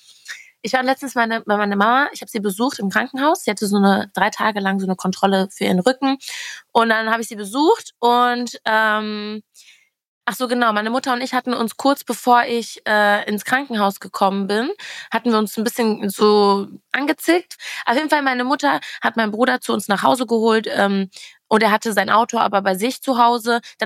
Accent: Castrop-Rauxel, North Rhine-Westphalia, Germany; also born or lived in Wattenscheid; Gott sei Dank bin ich in Castrop-Rauxel groß geworden

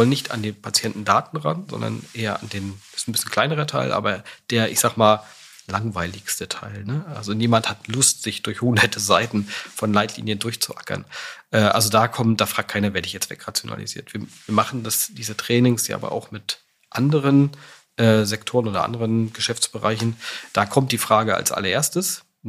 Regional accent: Rostock, Mecklenburg-Vorpommern, Germany; Ja, genau.

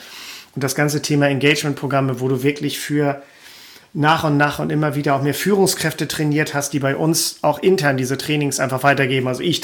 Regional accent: Schleswig-Holstein, Germany; habe alles weggebracht zu den Leuten, damals in Schleswig-Holstein, meine Heimat.

